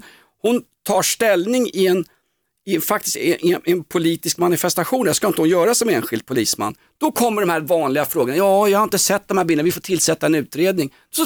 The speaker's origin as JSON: {"language": "Swedish", "country": "Finland", "said": "då uppmanas man att som finländare, då uppmanas man att kontakta finska myndigheter"}